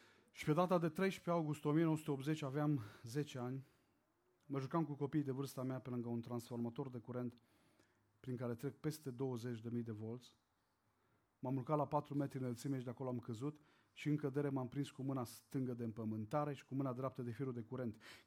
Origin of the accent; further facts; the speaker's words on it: Orșova, Mehedinți County, Romania; born there; m-am născut în Orșova, un oraș lângă Băile Herculane, poate știți zona aceea.